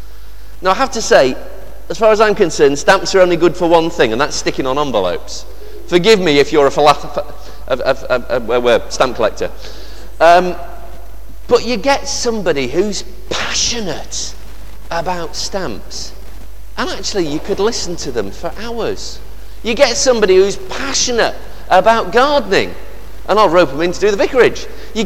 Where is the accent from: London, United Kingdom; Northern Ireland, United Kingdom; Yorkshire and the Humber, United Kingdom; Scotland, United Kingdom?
Yorkshire and the Humber, United Kingdom; Doncaster; I can remember growing up in Doncaster and sitting in that drafty wind tunnel of a bus station